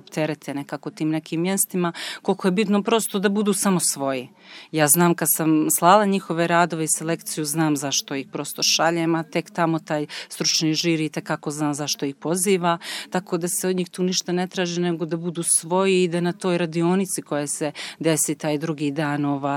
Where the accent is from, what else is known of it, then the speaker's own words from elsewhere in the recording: Trebinje, Republika Srpska, Bosnia & Herzegovina; Mi kao Hercegovci, u stvari to ja dolazim iz Trebinja, pa kod mene je ta Hercegovina onako dosta kršovita